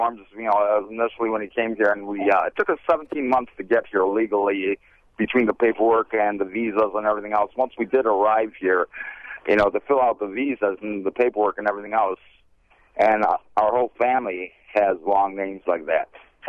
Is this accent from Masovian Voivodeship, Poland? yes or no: no; Lesser Poland, Poland; I came from overseas. I came from the Tatra Mountains.